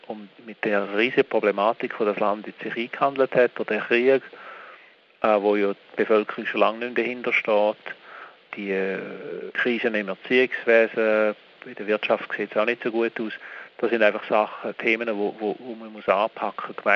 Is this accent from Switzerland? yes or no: yes; Switzerland; Und darum habe ich dann allerdings offiziell Neutralität beibehalten, wie man das ja als Schweizer gut kann